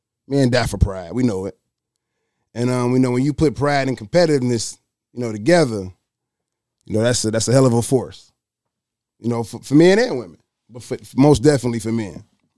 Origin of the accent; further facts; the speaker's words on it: Detroit, Michigan, United States; You know, I'm from Detroit. I'm from the real Detroit. Like, I went to Detroit Public Schools. You know, I rode the D-Dot bus, A Coney Island.